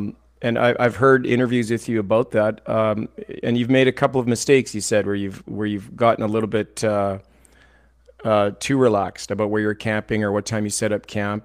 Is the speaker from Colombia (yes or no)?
no; Canada; we're Canadian. We're Canadian